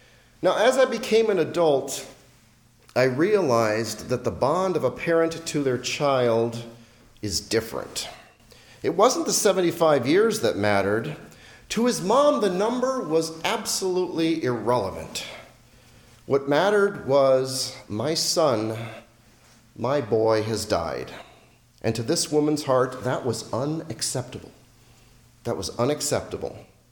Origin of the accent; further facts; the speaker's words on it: Los Angeles, California, United States; I grew up in Los Angeles, California, part of the local Orthodox parish there.